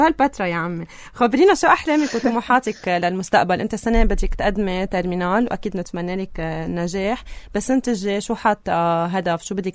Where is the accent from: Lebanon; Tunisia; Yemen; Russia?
Lebanon; كلبنانيين